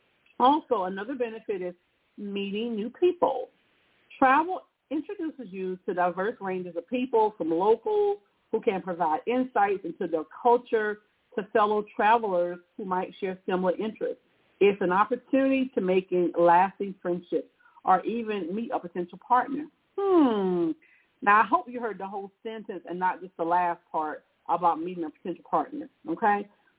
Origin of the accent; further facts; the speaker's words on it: South Carolina, United States; now in Kentucky, United States; especially when I leave, like where I live in Kentucky, and I go to my hometown in South Carolina